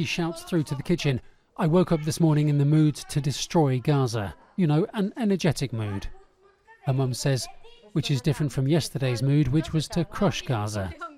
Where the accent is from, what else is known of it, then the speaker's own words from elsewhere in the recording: France; moved away; I am an immigrant. I came from France. I grew up in a much more open environment.